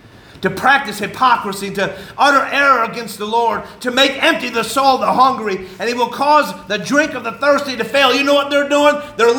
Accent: St. Albans, Vermont, United States; I was born and lived in St. Albans, Vermont.

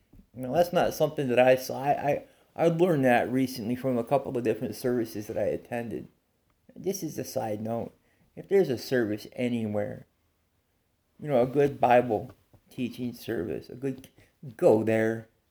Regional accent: United States; just because I'm an American.

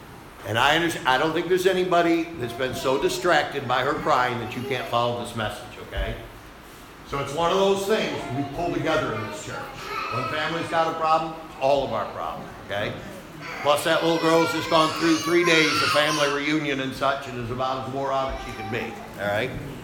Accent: New York, United States; accent: Cattaraugus County accent; So they all thought I was from the South. I said, no, I'm from Cattaraugus County.

